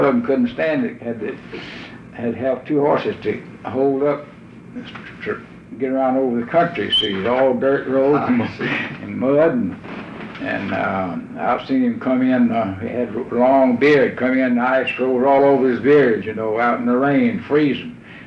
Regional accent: Tennessee, United States; born there; I was born in Hardeman County, out here in the Walnut Grove community, the Baptist Church by the name of Walnut Grove.

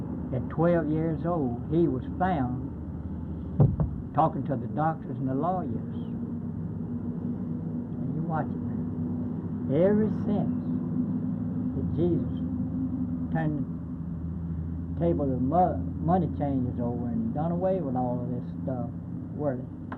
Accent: Stockton, Alabama, United States; born there; I was born in Stockton. In an old field right up there, just to the right of the highway above Stockton. 1903.

